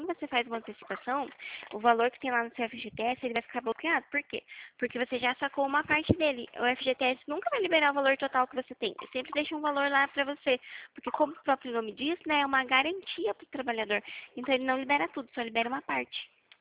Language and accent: Portuguese; São Paulo, Brazil; O meu DDD é 15, que faz pouco tempo que eu tô pra cá e eu sou do interior de São Paulo.